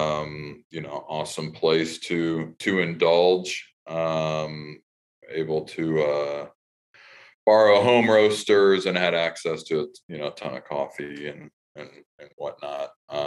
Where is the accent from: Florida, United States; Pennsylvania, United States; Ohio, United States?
Ohio, United States; Cleveland; I am from Cleveland, actually. From Cleveland.